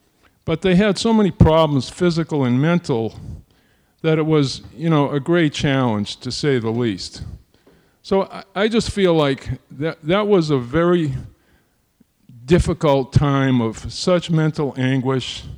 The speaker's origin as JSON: {"language": "English", "town": "Waltham", "region": "Massachusetts", "country": "United States", "said": "I came from Waltham, which is for the most part a blue-collar town, so we had a lot of people that went overseas."}